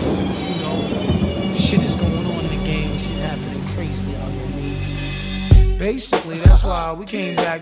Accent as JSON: {"language": "English", "region": "New York", "country": "United States", "said": "niggas already know where I'm from New York."}